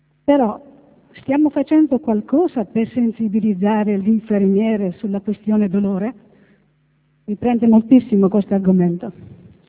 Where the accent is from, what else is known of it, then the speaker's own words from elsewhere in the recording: Treviso, Veneto, Italy; also born or lived in Horn of Africa; nato a nord dell'Africa, collega. Poi proiettata nel nord dopo un po' di anni. Sono di Treviso